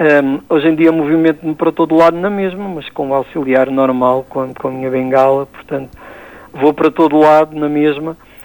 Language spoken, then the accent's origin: Portuguese; Olhão, Algarve, Portugal; O Algarve é a minha região, o Olhão é o meu colo, é a minha terra.